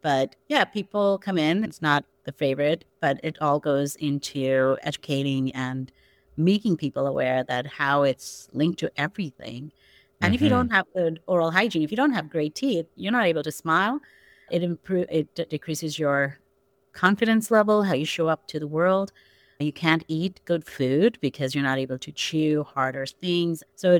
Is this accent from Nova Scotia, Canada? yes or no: no; Calgary, Alberta, Canada; now in New York, United States; I practice in New York. I'm from Calgary.